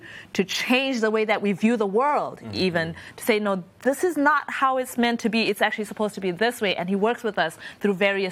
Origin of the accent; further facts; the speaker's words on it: Zimbabwe; I'm from Zimbabwe